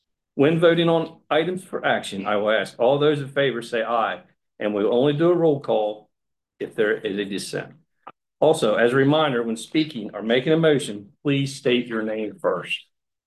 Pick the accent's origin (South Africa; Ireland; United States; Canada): United States; Delmar, Delaware; from Delmar.